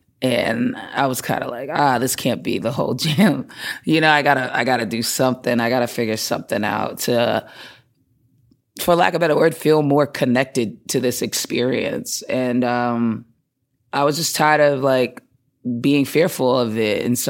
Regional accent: Boston, Massachusetts, United States; also born or lived in Atlanta; Like, I grew up in Boston. I'm from Boston. Lived there my whole life. I went to Atlanta. I was in my 20s to go to school. And I stayed there for like 8 years and then moved back home.

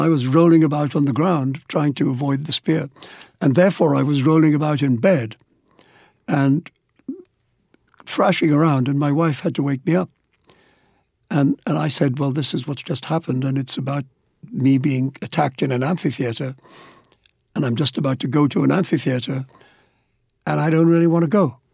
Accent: India; born or raised there

